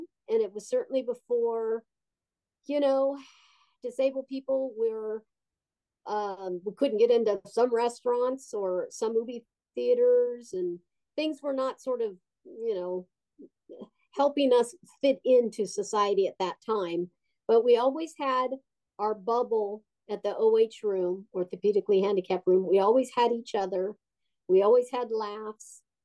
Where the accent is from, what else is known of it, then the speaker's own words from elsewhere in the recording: El Segundo, California, United States; now in Hollywood, United States; I am in El Segundo, California. That's where I was born and raised.